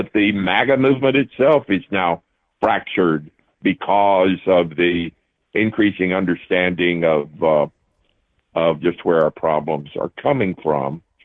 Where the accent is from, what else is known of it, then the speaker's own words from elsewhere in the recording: Alabama, United States; moved away as an adult; And I moved here from Alabama, of course, my home state